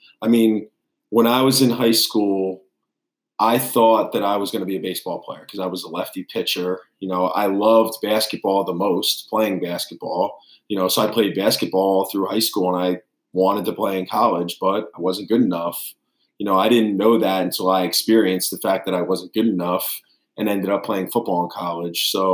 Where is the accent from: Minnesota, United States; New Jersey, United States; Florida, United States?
New Jersey, United States; Millstone; So I grew up in Millstone, which is, sending district to Allentown High School, where I originally coached.